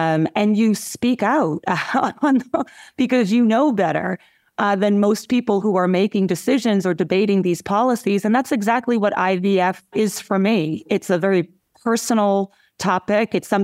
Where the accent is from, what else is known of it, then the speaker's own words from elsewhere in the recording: Lowell, Massachusetts, United States; I grew up in Lowell, and working class family. My grandparents came here from Brazil and Portugal. My dad was a union iron worker.